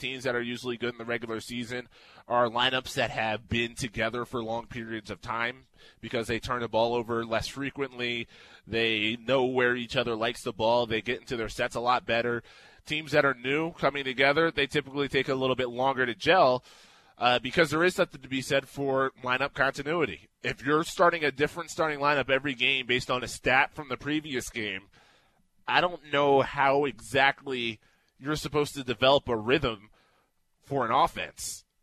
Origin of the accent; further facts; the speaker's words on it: Albuquerque, New Mexico, United States; I'm from Albuquerque.